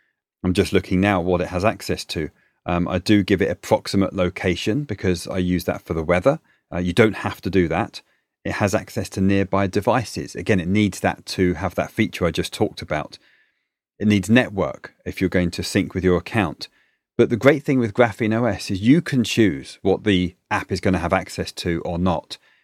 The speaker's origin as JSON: {"language": "English", "country": "United Kingdom", "said": "Listen, I'm British. When I speak to my family back in the UK"}